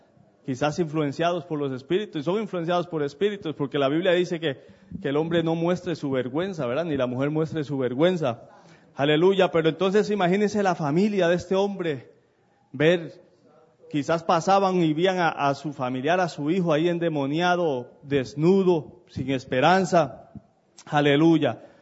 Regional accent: Costa Rica; en esos pueblos, como mi pueblo donde yo vengo, de Costa Rica, ahí casi todo el mundo se conoce, son pueblos pequeñitos

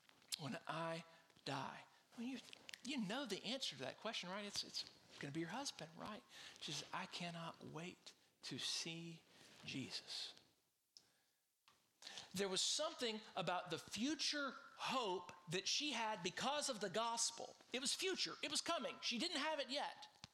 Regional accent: Shreveport, Louisiana, United States; And then I became a pastor in Bossier City, which is the sister city of my hometown, Shreveport, Louisiana.

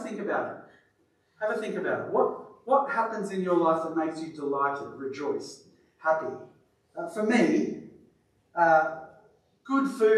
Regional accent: Victoria, Australia; born there; I was born in Victoria, so don't stone me.

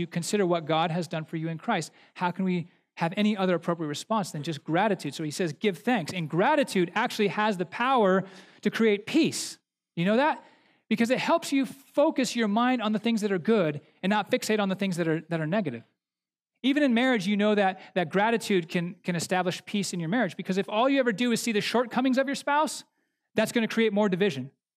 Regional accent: United States; I'm realizing my bias, and it's probably yours too, being an American, if you're from here, is we think individualistically.

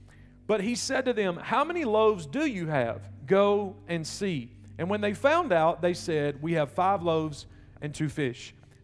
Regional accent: Kentucky, United States; I'm sorry, I am from Russell County, South Central Kentucky.

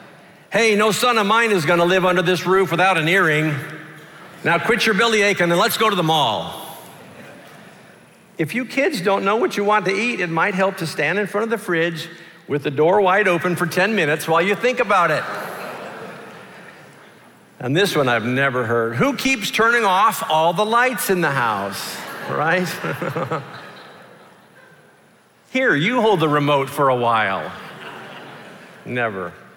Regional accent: Dallas, Texas, United States; as a 16-year-old boy growing up in Dallas, Texas, I've had some interesting Father's Days

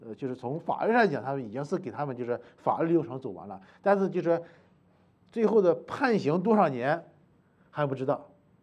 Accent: Linfen, Shanxi, China; 我是大陆的，我是山西临汾的。

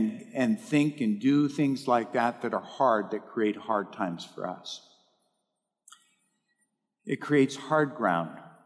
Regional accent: Montana, United States; And in where I grew up in Montana, there's a really large part of the soil is clay.

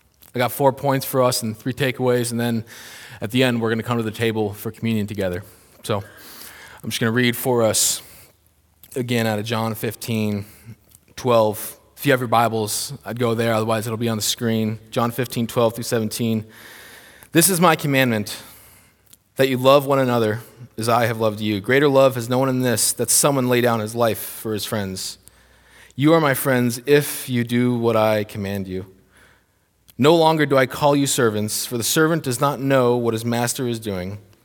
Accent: Minnesota, United States; also born or lived in Washington; I'm from Minnesota. I didn't know anyone out in Washington State.

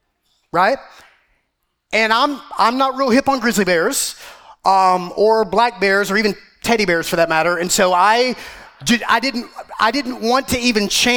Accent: Georgia, United States; I got my family here, and we're from Georgia, and we've heard amazing things about this trail

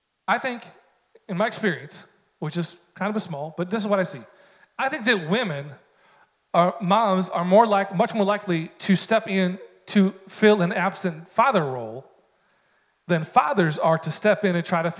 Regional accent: New York, United States; By the way, if you're here with us new and you hear my accent, I'm from upstate New York.

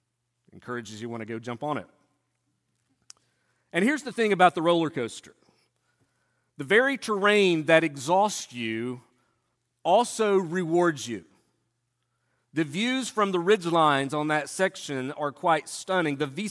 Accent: Tennessee, United States; Growing up in East Tennessee, there were multiple entry points, practically in our backyard

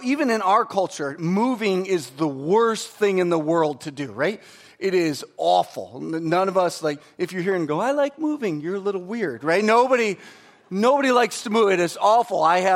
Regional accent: Waterford, Michigan, United States; It's like, "Listen, I'm from Waterford. Like, you got to get out more, because Waterford is not..."

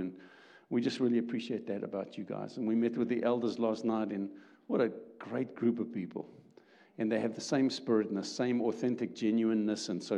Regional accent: South Africa; accent: South African; now in Atlanta, United States; You will notice that my accent is a little different. We're from originally South Africa, which is what I call, this is the deep southern accent, right?

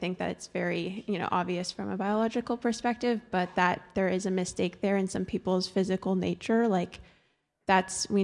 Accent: California, United States; I'm engaged to Owen DeYoung. I'm from California.

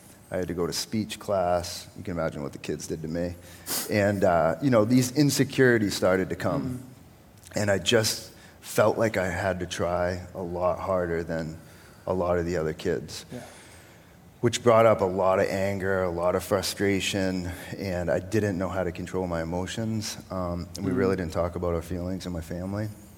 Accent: Portland, Maine, United States; I'm 41. I grew up right here in Portland, Maine.

